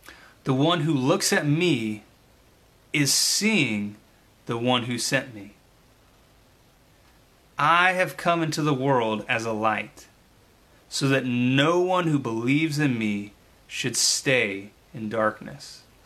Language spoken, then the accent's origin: English; Blue Springs, Missouri, United States; And I grew up in Blue Springs, just east of here.